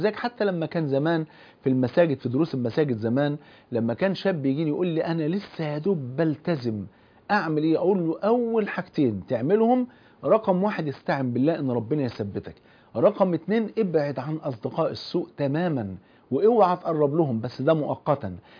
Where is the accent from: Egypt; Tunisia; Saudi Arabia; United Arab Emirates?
Egypt; عشان كده حتى المثل عندنا في مصر يقولك اختار الجار قبل الدار